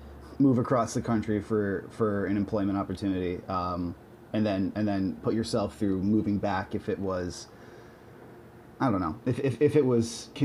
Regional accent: Canada; I'm obviously going to be cheering on Canada because I am a Canadian.

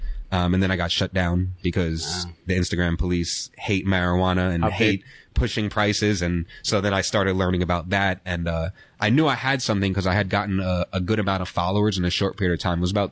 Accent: New York, United States; He's from the Bay Area. I was from New York.

